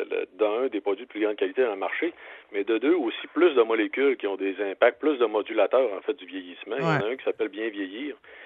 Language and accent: French; Quebec, Canada; Moi, mon petit accent, là, vous avez peut-être pu noter, je viens du Lac-Saint-Jean.